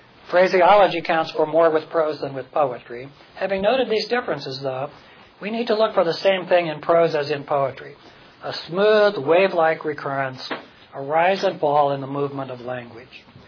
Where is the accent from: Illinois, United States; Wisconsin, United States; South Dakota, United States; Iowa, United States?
Iowa, United States; Pella; Much of what I said seemed pretty esoteric to folks in the farming milieu of my hometown of Pella, Iowa